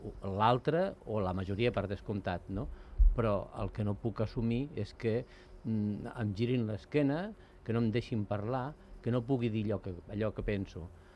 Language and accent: Catalan; Sant Cugat del Vallès, Catalonia, Spain; Com a ciutadà, com a santcugatenc, com a català, em sento lligat de peus i de mans